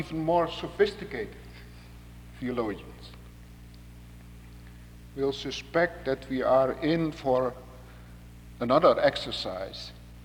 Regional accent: Indonesia; accent: Indonesian; first language Indonesian; English is a second language; I was born and grew up in Indonesia. Indonesian is my mother tongue. I still carry a Dutch passport.

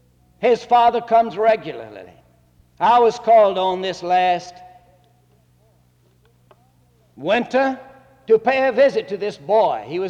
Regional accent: Birmingham, Alabama, United States; I grew up in Birmingham, Alabama

